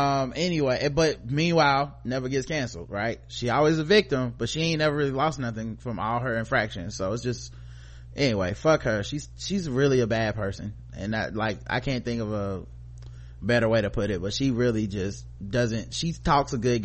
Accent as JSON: {"language": "English", "town": "Brooklyn", "region": "New York", "country": "United States", "tie": "born or raised there", "said": "despite growing up in Brooklyn, being exposed to some aspects of the Hasidic community."}